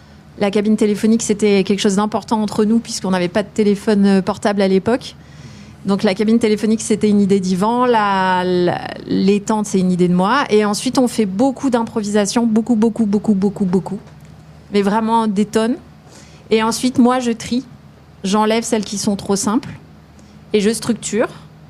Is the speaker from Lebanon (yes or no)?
no; south of France, France; Je suis originaire du sud de la France.